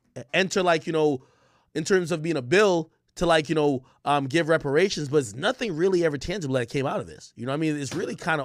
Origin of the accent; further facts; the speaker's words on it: Jamaica; born there; I was born in Jamaica, you know what I mean, which is Jamaica's a colony of, you know, the UK.